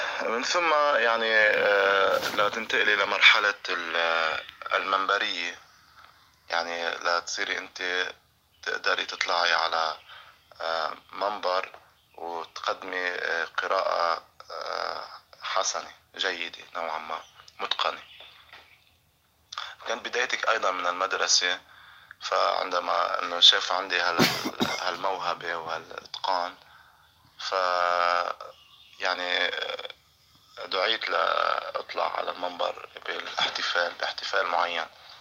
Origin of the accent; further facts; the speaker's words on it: Beirut, Beirut Governorate, Lebanon; فأنا يعني ابن بيروت، الضاحية الجنوبية ترعرعت فيها منذ نعومة أظافري، لأنني يعني من مصدر البقاعية، بقاع لبنان. نشأت في أسرة ملتزمة وفي مدرسة أيضا، مدارس المهدي عجل الله تعالى فرجه.